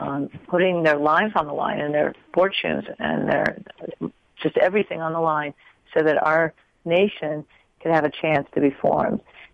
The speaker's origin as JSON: {"language": "English", "region": "Texas", "country": "United States", "tie": "born or raised there", "said": "growing up in Texas, that my family was deeply involved in community"}